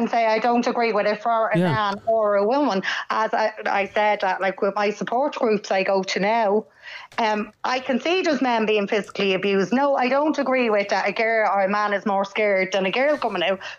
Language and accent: English; Dublin, Leinster, Ireland; now in Mayo, Ireland; I moved to Mayo to be closer to him. And, like, I'm from Dublin, obviously.